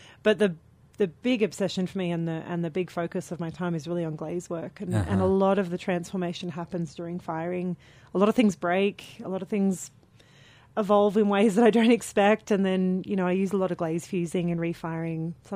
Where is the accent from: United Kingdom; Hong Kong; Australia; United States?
Australia; Yeah. Yeah. I'm from the Southeast.